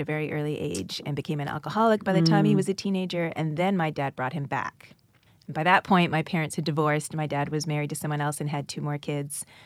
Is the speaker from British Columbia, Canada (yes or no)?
no; Pickering, Ontario, Canada; I was living in Pickering, which is east of Toronto, and it was a semi-rural area that was being turned into subdivision